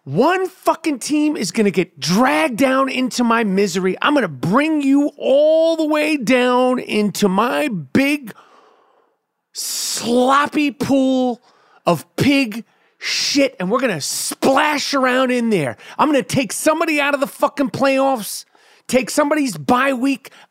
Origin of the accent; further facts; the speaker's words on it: New York City, New York, United States; That's genetics of being born and bred in Nueva Yorka, New York City, New York Hospital, 32070.